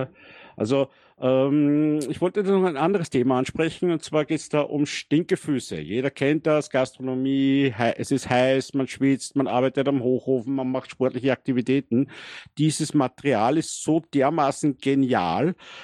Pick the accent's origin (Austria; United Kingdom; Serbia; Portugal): Austria; Linz, Upper Austria; now in Vienna, Austria; ich komme ursprünglich aus Linz, lebe aber jetzt in Wien.